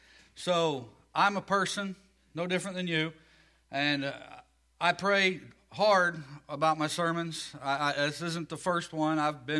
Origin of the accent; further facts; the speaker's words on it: the South, United States; accent: Southern; For those that don't know me, I am from the South, as you can tell, the language, the accent.